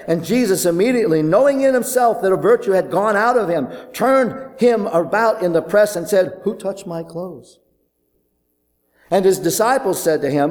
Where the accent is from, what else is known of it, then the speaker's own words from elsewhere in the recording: Brooklyn, New York, United States; born there; Listen, I was born in Brooklyn, New York. I rode the subways.